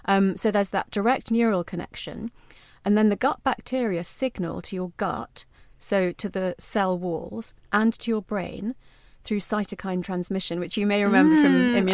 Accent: London, United Kingdom; me growing up in London, but in an Indian household, turmeric was, you know, totally, it was like an everyday thing.

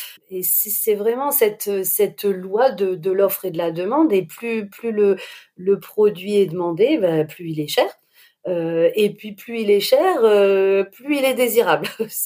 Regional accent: Lille, Hauts-de-France, France; Oui, en effet, je suis lilloise, la braderie de Lille, c'est vraiment, pour nous, c'est important.

